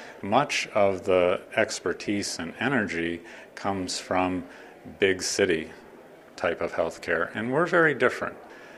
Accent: Saratoga, New York, United States; I was raised in Saratoga.

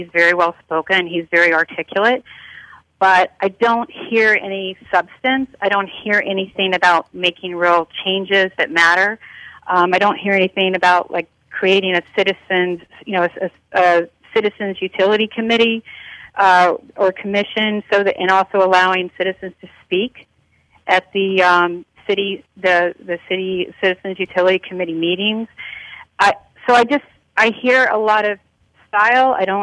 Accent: Tallahassee, Florida, United States; I'm originally from Tallahassee, lived in Central Florida for 20 years.

